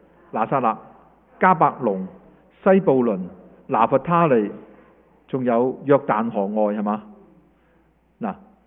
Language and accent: Cantonese; Hong Kong; 其实我系香港人嚟嘅，我揸香港护照嘅吓。